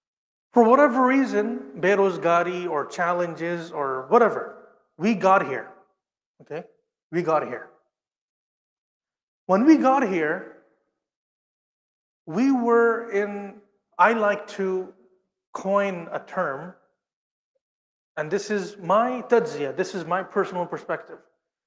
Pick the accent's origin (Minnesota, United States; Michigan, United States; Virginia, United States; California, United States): California, United States; Sacramento; also born or lived in Pakistan / South Africa; I was born and raised in Sacramento. I spent about 5-6 years as a child in Pakistan, and the remaining of my life, minus 7 years in South Africa.